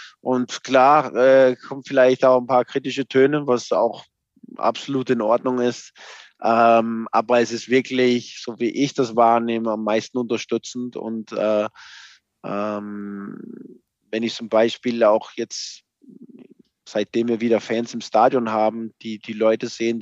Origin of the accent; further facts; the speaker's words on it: Copenhagen, Capital Region of Denmark, Denmark; German is a second language; moved away as an adult; now in Germany; Also ich bin aufgewachsen in Kopenhagen und war da, bis ich nach Gladbach gewechselt bin mit 26, glaube ich. Und das war meine Heimat immer.